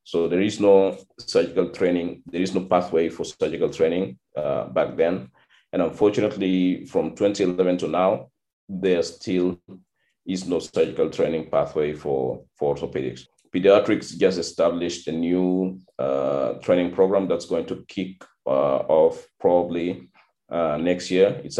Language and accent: English; Khartoum, Sudan; also born or lived in Juba, South Sudan; Then we had to move to the northern part of the country, to Khartoum. That's basically where I grew up.